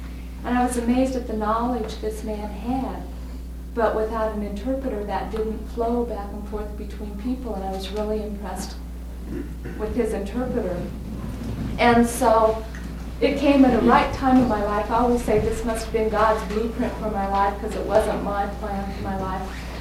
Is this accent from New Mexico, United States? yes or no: no; Nebraska, United States; and I'm from Nebraska